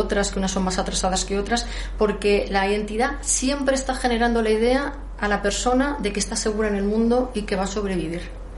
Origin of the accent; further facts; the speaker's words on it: Spain; Y me reconozco como española, y eso es una identidad relacional también.